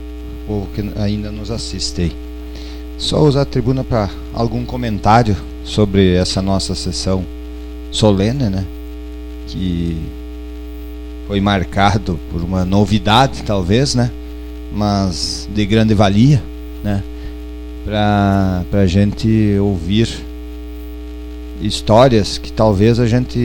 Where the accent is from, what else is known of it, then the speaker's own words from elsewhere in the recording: Pejuçara, Rio Grande do Sul, Brazil; Eu faço 50 daqui uns dias também, né? E nasci e estou aí ainda em Pejuçara, né?